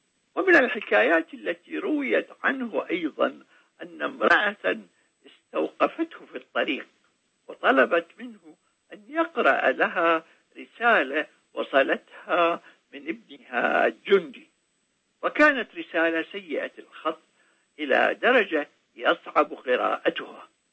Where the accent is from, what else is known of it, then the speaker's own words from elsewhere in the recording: Iraq; اسم شائع عندنا في العراق